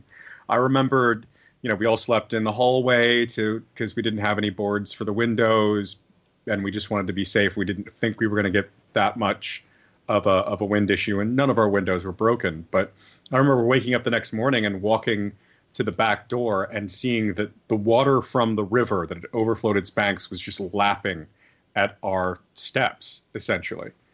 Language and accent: English; Florida, United States; my family is from Florida and I grew up in Florida.